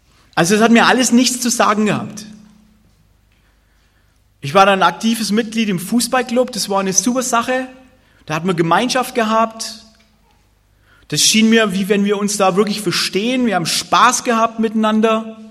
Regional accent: Bavaria, Germany; wir sind da im Oberfranken aufgewachsen, ziemlich ärmliche Gegend, kärglich ein bisschen. Und ich bin getauft, konfirmiert, bin so ein normaler, klischee-evangelischer Christ.

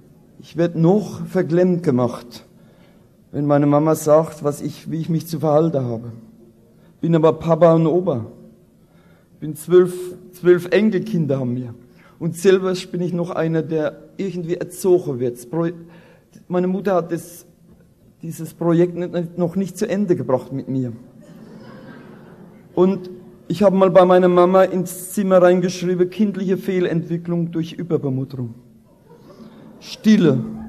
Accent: Rhineland-Palatinate, Germany

